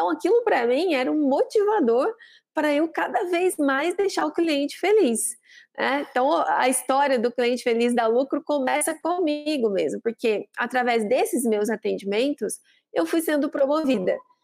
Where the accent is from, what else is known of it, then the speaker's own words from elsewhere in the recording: Campinas, São Paulo, Brazil; now in São Paulo, Brazil; a minha história, ela começa em Campinas. Eu sou campineira, moro em São Paulo hoje, mas nasci, cresci, estudei, trabalhei por muito tempo em Campinas.